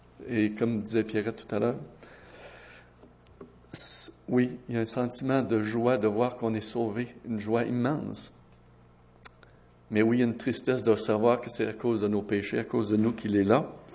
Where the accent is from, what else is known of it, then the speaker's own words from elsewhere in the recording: Chicoutimi, Quebec, Canada; moi, je suis originaire de Chicoutimi, du Saguenay-Lac-Saint-Jean